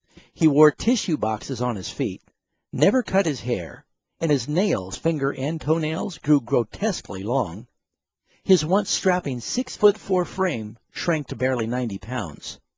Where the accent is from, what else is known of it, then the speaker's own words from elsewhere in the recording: Burbank, California, United States; born there; this amazing fact is interesting to me because I was born in Burbank. My father was in the aviation business.